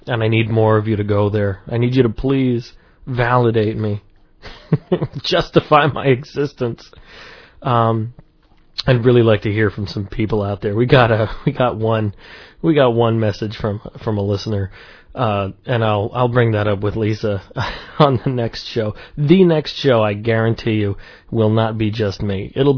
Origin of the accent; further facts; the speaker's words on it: United States; I'm an American. I really like being an American.